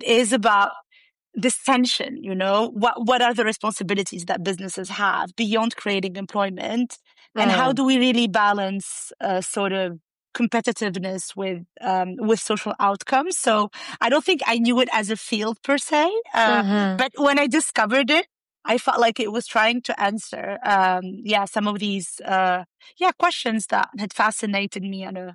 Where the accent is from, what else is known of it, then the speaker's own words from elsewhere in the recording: Tunisia; I grew up in Tunisia and I think I also grew up in Tunisia at a time, it was right after there was a lot of the uprisings across the Middle East. and North Africa.